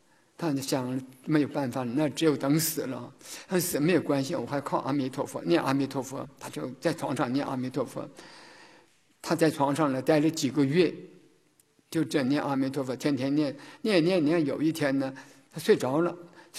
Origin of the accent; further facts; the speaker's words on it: China; 这个我们中国人有一句话讲